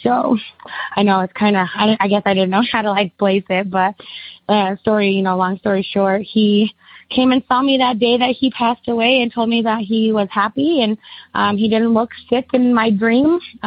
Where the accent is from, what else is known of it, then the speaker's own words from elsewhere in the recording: Denver, Colorado, United States; I am from Denver, Colorado.